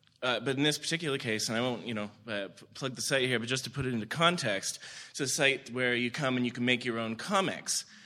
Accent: Toronto, Ontario, Canada; And I'm from Toronto

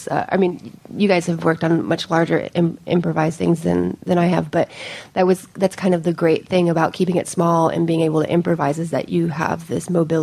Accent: St. Petersburg, Florida, United States; Oh, I'm from St. Petersburg, Florida.

